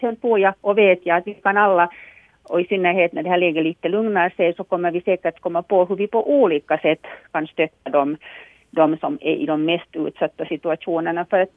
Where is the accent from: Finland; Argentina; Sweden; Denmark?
Finland; jag är åtminstone som finsk medborgare jätteglad och stolt